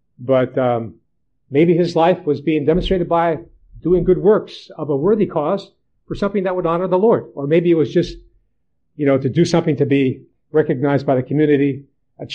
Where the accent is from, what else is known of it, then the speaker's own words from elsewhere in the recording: New York, United States; I was a Yankee. I came from New York.